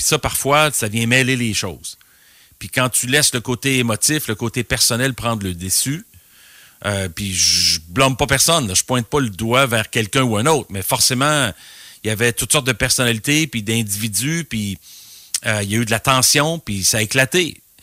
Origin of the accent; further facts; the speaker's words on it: Trois-Rivières, Quebec, Canada; Puis, écoute, j'ai grandi à Trois-Rivières.